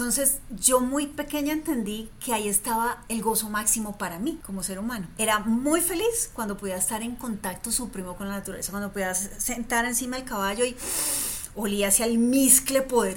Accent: Cali, Valle del Cauca, Colombia; Desde muy chiquita, yo crecí en una ciudad, pues yo crecí en Cali, pero con mucho acceso como a esa naturaleza que había en las afueras.

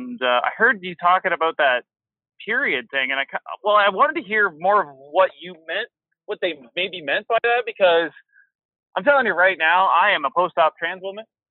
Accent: Port Hope, Ontario, Canada; Oh, God, no. I'm from Port Hope, actually.

